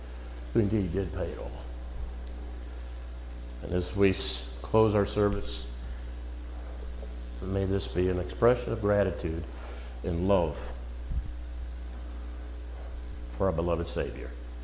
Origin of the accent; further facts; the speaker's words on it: Ohio, United States; I'm from Ohio.